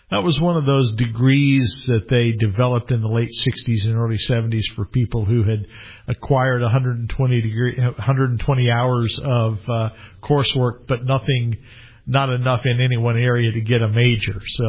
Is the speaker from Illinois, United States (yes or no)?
no; Roswell, New Mexico, United States; I grew up in Roswell, New Mexico.